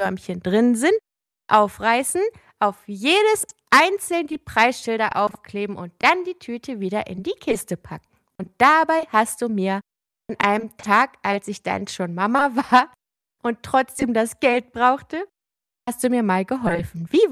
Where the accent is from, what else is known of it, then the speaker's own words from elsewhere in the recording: Eifel, Germany; da waren wir also in dem Haus in der Eifel, wo ich aufgewachsen bin, und da war ein mysteriöser Lichtschalter im Spielzimmer.